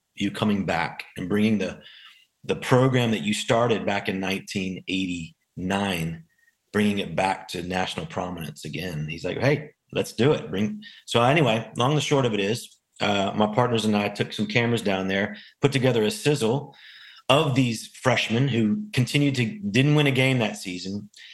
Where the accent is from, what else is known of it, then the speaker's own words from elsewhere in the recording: Houston, Texas, United States; And I grew up in Houston, Texas, right down the street from you guys.